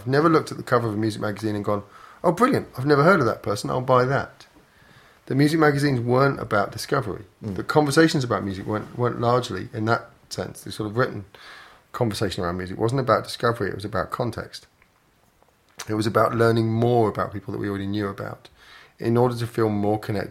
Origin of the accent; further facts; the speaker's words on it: Berwick-upon-Tweed, North East England, United Kingdom; Growing up in Berwick-on-Tweed, where I was physically remote, but not New Zealand remote.